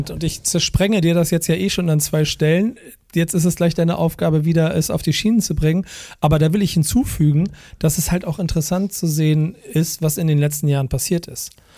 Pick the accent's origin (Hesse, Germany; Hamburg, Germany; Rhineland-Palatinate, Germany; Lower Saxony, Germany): Hamburg, Germany; Bei St. Pauli war es immer das Herz von St. Pauli, das ist meine Heimat in Hamburg, da bin ich zu Hause.